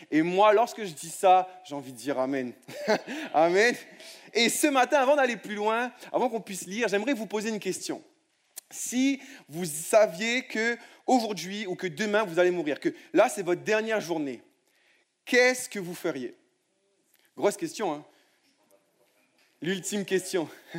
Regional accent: Réunion; also born or lived in France; now in Longueuil, Canada; Je viens de France, okay, je viens de l'île de La Réunion, mais j'ai aussi grandi, une partie de ma vie j'étais en France

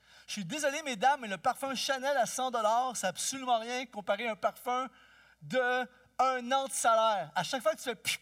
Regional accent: El Salvador; Moi, je viens du Salvador.

